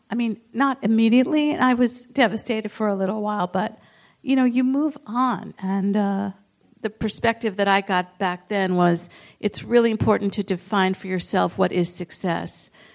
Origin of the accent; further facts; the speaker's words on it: New York, United States; If you want me to sound like I come from Long Island, I can do that instantly, but there's no real need to do that.